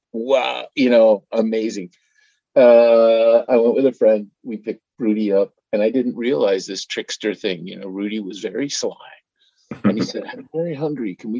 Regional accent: New Mexico, United States; I come from New Mexico and it's desert. I've never had fresh fruit.

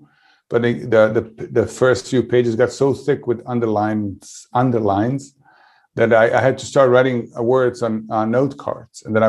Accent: Sarajevo, Federation of Bosnia and Herzegovina, Bosnia & Herzegovina; I grew up in Sarajevo, Bosnia and Herzegovina.

